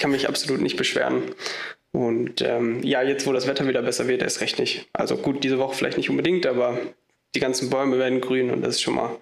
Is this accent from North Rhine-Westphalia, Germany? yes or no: yes; Bielefeld, North Rhine-Westphalia, Germany; ich bin, glaube ich, 26. Also ich glaube, nein. Ja, genau, ich komme aus Bielefeld.